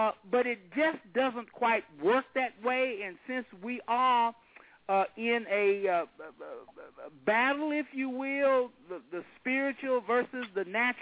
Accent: the South, United States; I mean, that's just the way we were raised in the South.

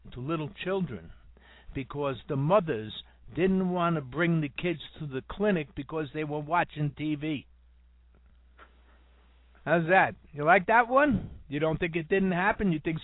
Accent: New York City, New York, United States; When I grew up in New York City, any day of the week, I could go out to St. Nicholas Avenue in Washington Heights

